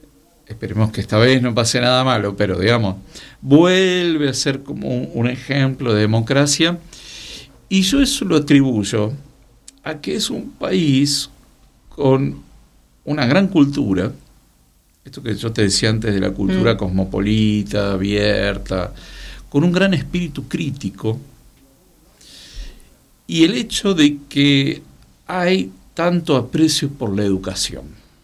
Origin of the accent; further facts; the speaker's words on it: Argentina; No, sí, sabemos, somos argentinos, ¿no?